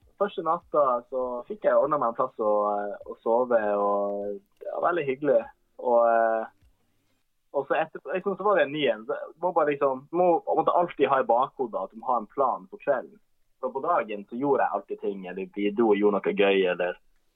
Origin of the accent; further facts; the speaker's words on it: Tromsø, Troms, Norway; Nå er jeg hjemme i Tromsø, nå er liksom, de jo er på jobb, og liksom, nå bor jeg hjemme hos mamma og pappa